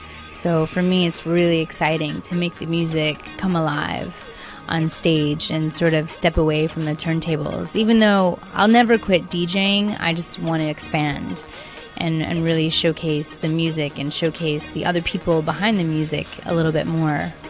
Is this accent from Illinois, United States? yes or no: yes; Chicago, Illinois, United States; growing up in Chicago, I started going to house parties when I was 14